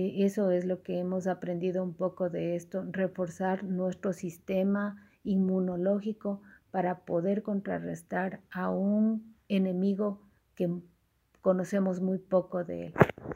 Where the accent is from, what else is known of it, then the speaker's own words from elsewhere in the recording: Ecuador; En mi país, ahora amanecimos con un total de 7.161 contagiados